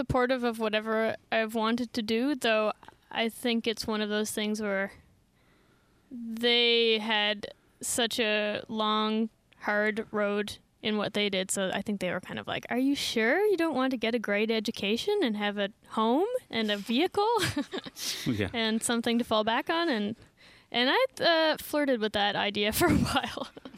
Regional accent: Canada; We're from Nova Scotia and Prince Edward Island, so we haven't left them behind or are shunning where we're from at all.

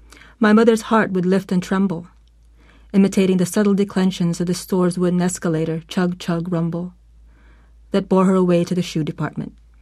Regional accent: Manila, Metro Manila, Philippines; born there; I was born in Manila.

